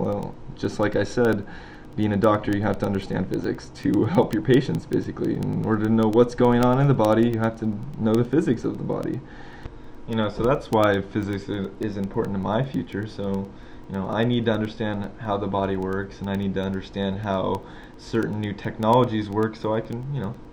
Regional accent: Encinitas, California, United States; Well, I'm a San Diego local. I grew up in Encinitas, which is about a half hour north of San Diego State.

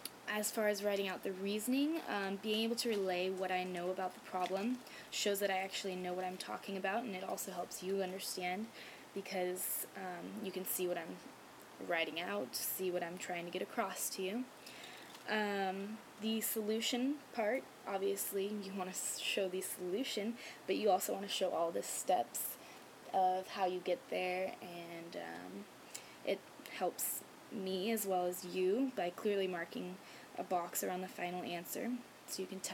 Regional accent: Granite Bay, California, United States; now in San Diego, United States; I am from Granite Bay, California, which is up near Sacramento, about half an hour outside of it. I lived there all my life, 18 years, until I moved down here to San Diego to go to school.

